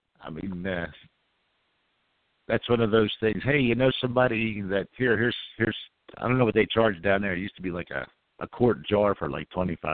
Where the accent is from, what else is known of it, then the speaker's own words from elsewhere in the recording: Philadelphia, Pennsylvania, United States; I come from the Philly area. Our pizza's pretty good, too.